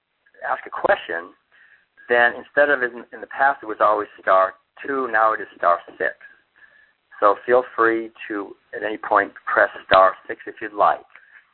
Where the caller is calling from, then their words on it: Cincinnati, Ohio, United States; So I'm calling from Cincinnati, and that's an unusual situation because normally, as you all probably are aware, we're based out in Northern California.